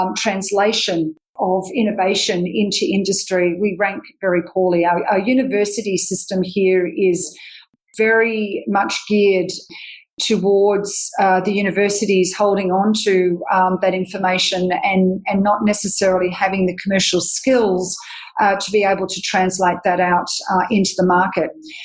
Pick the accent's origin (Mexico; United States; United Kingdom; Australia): Australia; And this is where I think as an Australian governments have really done very poorly